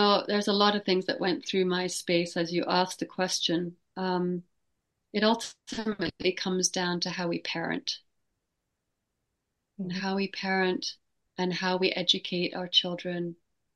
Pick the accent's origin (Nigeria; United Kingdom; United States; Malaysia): United Kingdom; England; I grew up in England, and it was a wonderful way to digest food and connect with family and friends